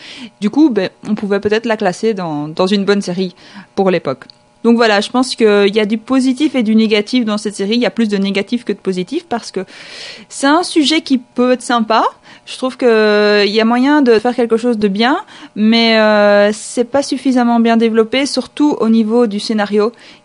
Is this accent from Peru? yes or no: no; France; c'est une série qui est sortie en 2003 chez nous, en France.